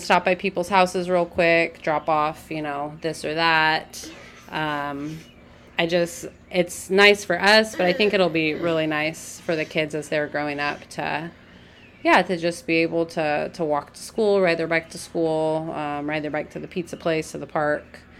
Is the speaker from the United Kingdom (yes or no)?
no; Turlock, California, United States; growing up in Turlock, it used to be a lot smaller and, you know, we knew everyone on our street.